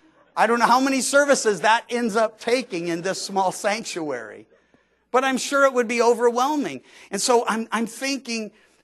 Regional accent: the South, United States; because I grew up in the South, everybody had a Bible, but I didn't really read it.

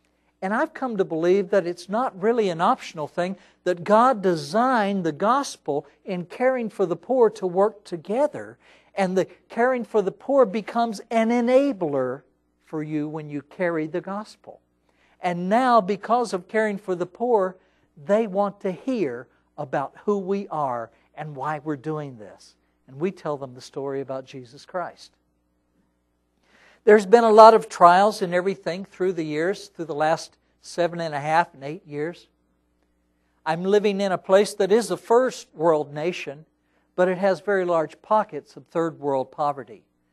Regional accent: Texas, United States; I'm trying to learn Hebrew, and I was born and raised in Texas. I never really learned English.

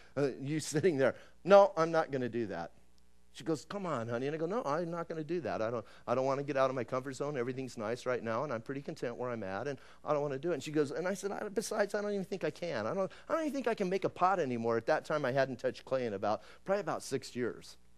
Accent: Bisbee, Arizona, United States; I'm from Bisbee, Arizona. You know, going to Tucson was huge.

